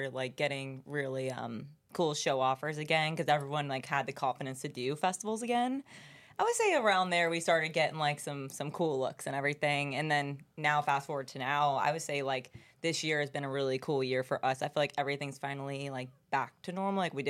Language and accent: English; Florida, United States; Well, we're from Florida, so.